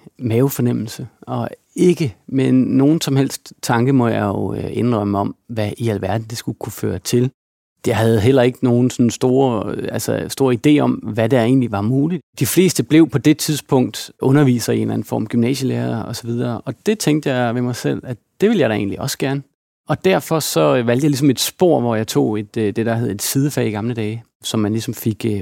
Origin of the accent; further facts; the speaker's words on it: Randers, Central Denmark Region, Denmark; Jeg er født og opvokset i Randers